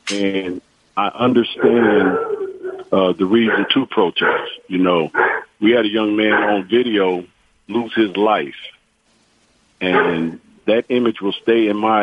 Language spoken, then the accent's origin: English; Inglewood, California, United States; Oh, absolutely. Like you said, I grew up in Inglewood, you know, so I've been pulled over numerous times.